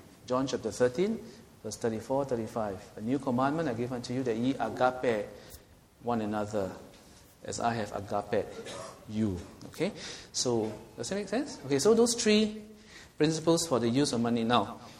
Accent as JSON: {"language": "English", "country": "Singapore", "said": "He's a Filipino, I'm a Singaporean, but what's our connection?"}